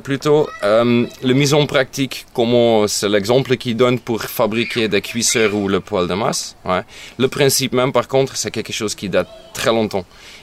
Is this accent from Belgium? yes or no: yes; Belgium; moved away as an adult; now in France; je suis belge d'origine et je suis arrivé en Ardèche, le sud d'Ardèche, région Lavance. Depuis 7 ans.